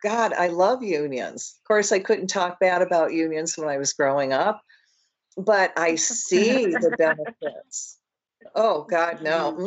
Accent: Michigan, United States; And I grew up in Michigan and in the Dearborn, Detroit area.

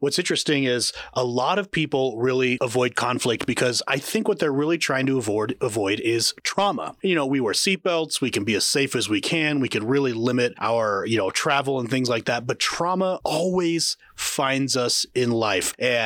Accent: Salem, Oregon, United States; born and raised in Salem, Oregon. If you don't know where it is, that's okay. I'm from there and I'm not sure where it is, but it's the capital of Oregon, not Portland, actually.

